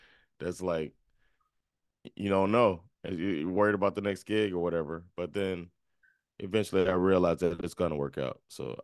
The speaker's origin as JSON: {"language": "English", "town": "Miami", "region": "Florida", "country": "United States", "said": "I'm from Miami. I don't think it gets more laid back than that."}